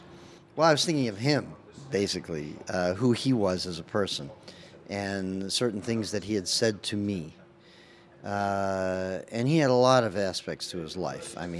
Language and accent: English; Chicago, Illinois, United States; also born or lived in Deep South, United States; I grew up equally in the Deep South and in the North, in Chicago.